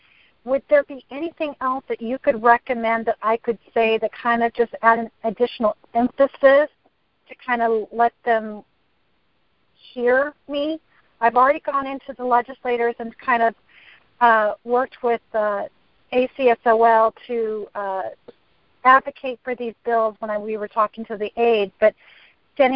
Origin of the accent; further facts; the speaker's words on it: Sacramento, California, United States; I'm from Sacramento.